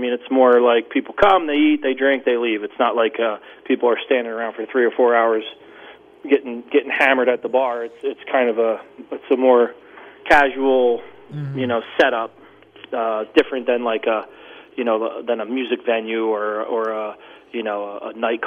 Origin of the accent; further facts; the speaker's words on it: Asbury Park, New Jersey, United States; I'm from New Jersey, originally from Asbury Park, and I have a lot of friends in Asbury that have restaurants